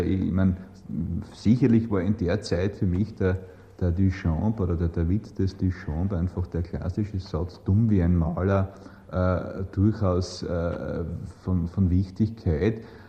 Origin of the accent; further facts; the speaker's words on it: Austria; vor dem Gesetz als Österreicher im Ausland habe ich müssen als bildender Künstler offiziell auftreten